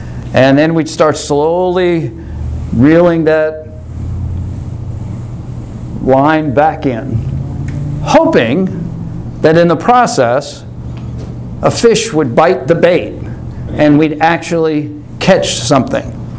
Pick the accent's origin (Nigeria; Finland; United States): United States; Long Island, New York; I grew up on Long Island